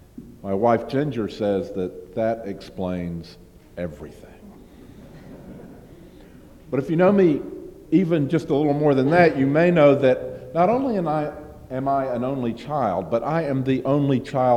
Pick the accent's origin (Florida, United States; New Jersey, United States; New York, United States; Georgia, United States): Georgia, United States; One, of course, is that I'm from Georgia and not from Kentucky.